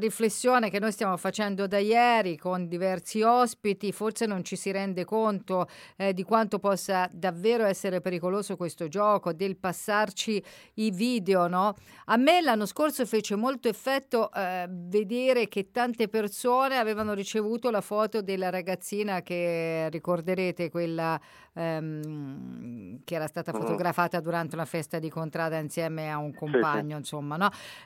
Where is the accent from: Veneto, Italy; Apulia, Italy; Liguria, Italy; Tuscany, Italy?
Tuscany, Italy; Siena; sia come senese e contradaiolo